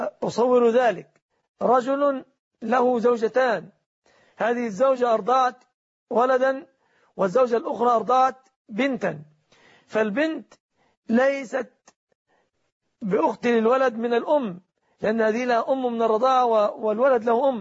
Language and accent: Arabic; Egypt; أن يحفظ بلادنا مصر